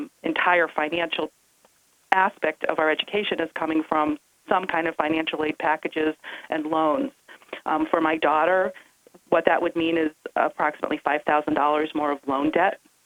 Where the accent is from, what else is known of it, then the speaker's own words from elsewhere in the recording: Newport, New Hampshire, United States; I'm from Newport.